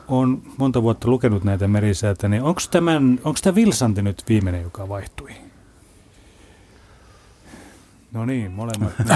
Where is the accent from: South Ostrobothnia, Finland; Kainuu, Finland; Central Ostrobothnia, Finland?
Kainuu, Finland; Kajaani; Olen Kajaanista Kainuusta.